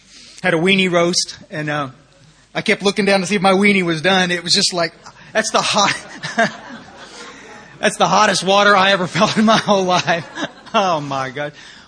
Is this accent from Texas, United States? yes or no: yes; Texas, United States; I used to think as a Texan I was pretty tough, but you know what? I'm the biggest wussy that ever crawled out of Texas.